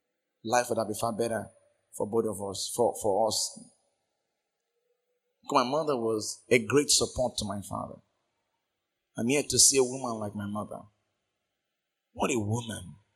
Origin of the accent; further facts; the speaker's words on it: Bisseni, Bayelsa, Nigeria; You know Bisseni people now. I'm from Bisseni. My people, they have shot one strong missile.